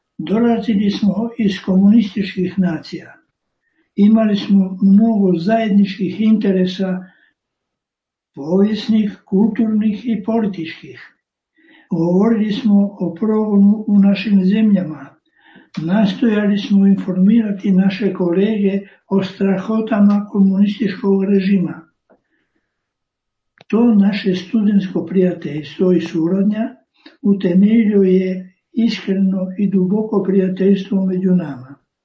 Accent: Croatia; Mi smo dobivali Hrvati od naših biskupa i od naših izbjeglica

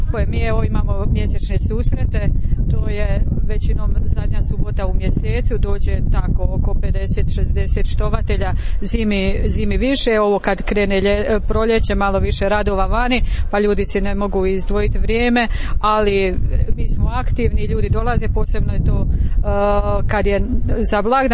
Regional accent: Osijek, Osijek-Baranja County, Croatia; dolazim iz Osijeka.

